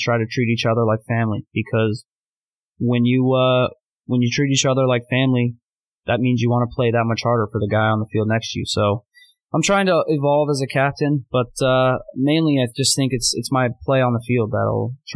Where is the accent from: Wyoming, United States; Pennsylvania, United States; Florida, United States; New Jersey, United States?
Florida, United States; now in New York City, United States; We're both from Florida, and we grew up close to beaches and close to yards, grass. a lot of space.